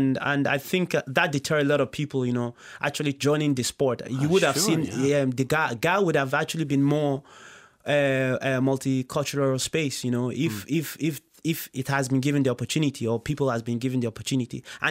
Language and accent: English; Kildare, Leinster, Ireland; born or raised there; also born or lived in Nigeria